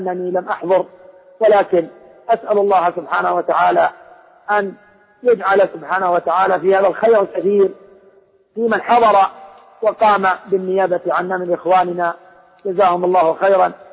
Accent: Saudi Arabia

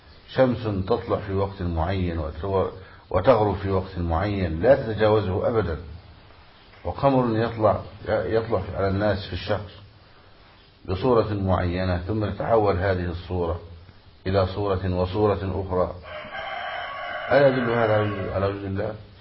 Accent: Egypt; لذلك المثل اللي عندنا في مصر عقلك في رأسك تعرف خلاصك

